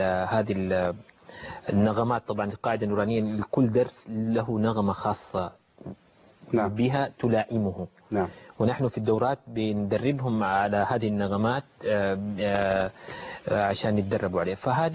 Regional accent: Saudi Arabia; عندنا في السعودية

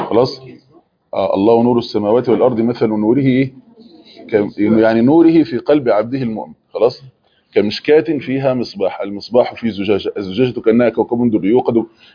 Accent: Egypt; احنا مصر ما يعرفوش الحر الشديد وما يعرفوش البرد الشديد

